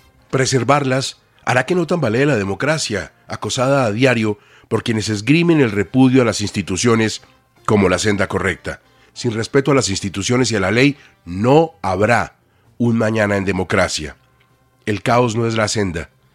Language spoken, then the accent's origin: Spanish; Colombia; nos tiene que tocar a todos, como colombianos, como demócratas